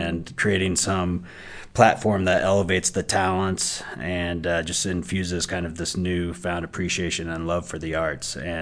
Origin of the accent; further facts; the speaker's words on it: Fort Collins, Colorado, United States; the Music District out of my hometown of Fort Collins.